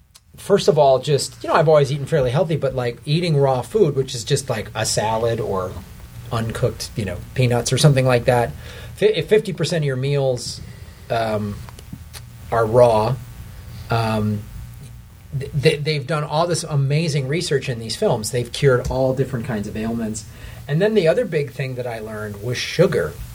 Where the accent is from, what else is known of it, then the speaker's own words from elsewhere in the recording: Wisconsin, United States; I grew up in Wisconsin. Glass of milk, you know.